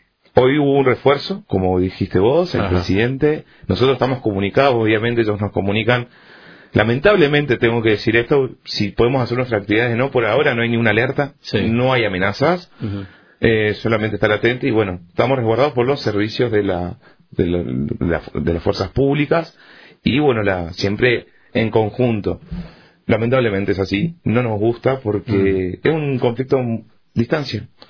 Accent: Argentina; No, yo soy argentino y soy judío. Primero soy argentino, después soy judío.

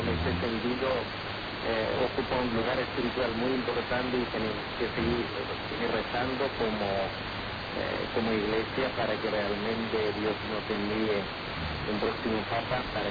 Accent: Argentina; para nosotros como argentinos es un orgullo

